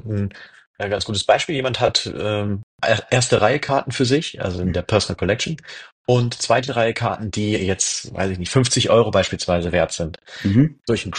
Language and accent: German; Solingen, North Rhine-Westphalia, Germany; Ich bin aus Solingen.